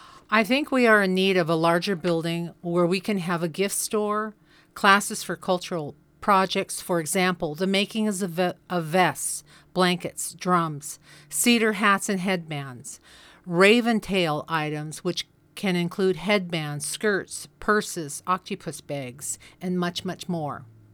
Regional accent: Wrangell, Alaska, United States; I was born and raised here in Wrangell in 1958, and I belong to the Kachuti clan.

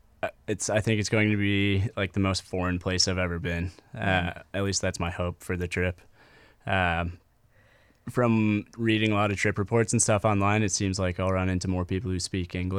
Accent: Massachusetts, United States; my parents met in Montana, and then I grew up in Massachusetts.

